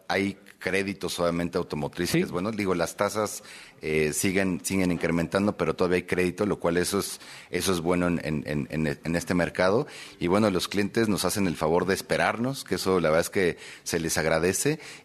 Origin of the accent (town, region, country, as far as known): Mexico